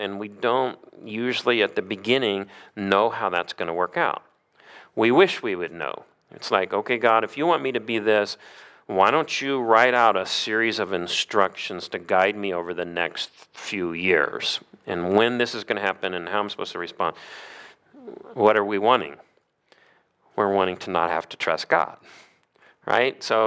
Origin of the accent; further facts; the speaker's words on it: Missouri, United States; I grew up in Missouri, and we used to go to a Boy Scout camp where the closest town was like 10 miles away